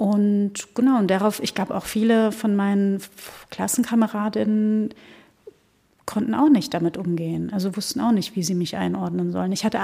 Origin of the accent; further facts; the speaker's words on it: Rhineland-Palatinate, Germany; Das war natürlich zu meiner Zeit, zu der ich aufgewachsen bin in der Pfalz, nicht so.